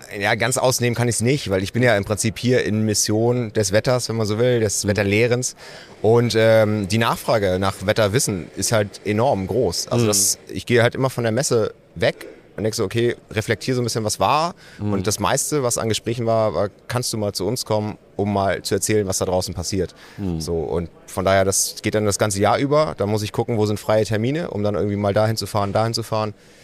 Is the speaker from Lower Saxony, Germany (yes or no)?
no; Schleswig-Holstein, Germany; Also wir hatten zwar einen See bei uns im Dorf in Ostholstein, da war ich fleißig Schlittschuhlaufen